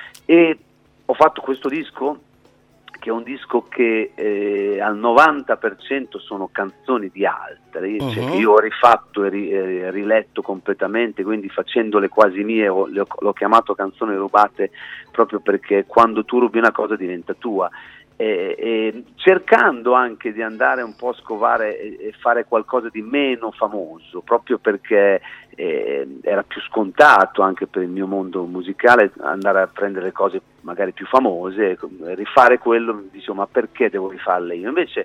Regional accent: Bologna, Emilia-Romagna, Italy; io sono proprio un vero fan uno perché sono di Bologna

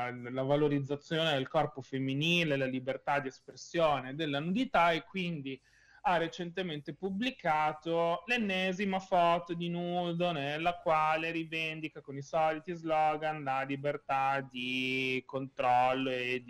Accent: Milan, Lombardy, Italy; Si vede che sono di Milano, eh?

